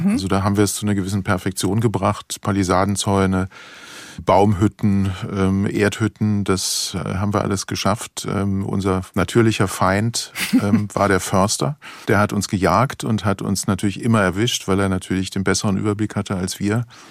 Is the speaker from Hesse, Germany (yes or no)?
yes; Hesse, Germany; Na, ich bin ja fast im Wald aufgewachsen als Kind. Unser Haus, das ist ein Dorf in Nordhessen, unser Haus stand in Sichtweite.